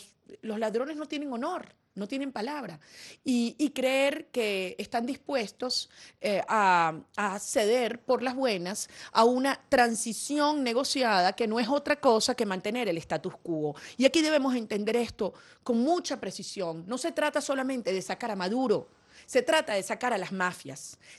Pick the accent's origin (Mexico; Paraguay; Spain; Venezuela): Venezuela; yo tengo que decirlo como venezolana